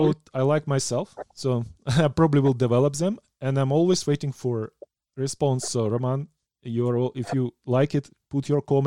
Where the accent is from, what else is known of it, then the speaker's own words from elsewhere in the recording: Ukraine; first language Ukrainian; English is a second language; From my childhood, I'm a storyteller. But of course, in my native language, right?